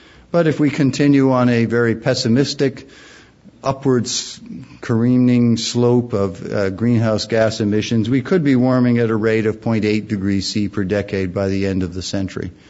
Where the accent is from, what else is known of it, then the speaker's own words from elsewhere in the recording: Vancouver, British Columbia, Canada; now in Ontario, Canada; I'm from Ontario now, although I grew up in Vancouver